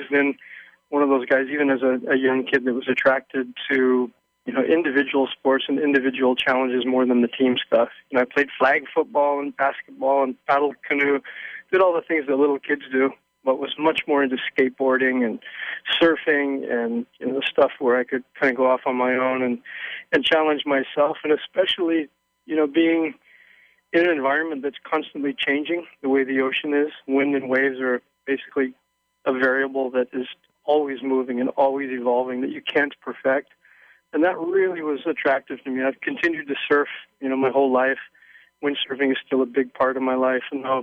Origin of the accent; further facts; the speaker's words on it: Kailua, Hawaii, United States; I was raised in Kailua, Hawaii, and had a real advantage, you know, in those early days living here